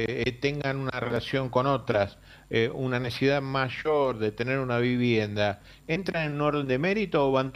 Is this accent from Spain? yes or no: no; Concepción del Uruguay, Entre Ríos, Argentina; soy de Concepción del Uruguay